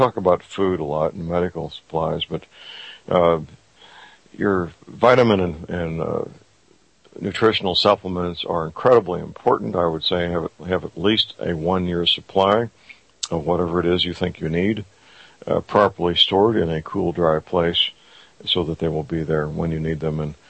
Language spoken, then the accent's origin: English; St. Louis, Missouri, United States; born or raised there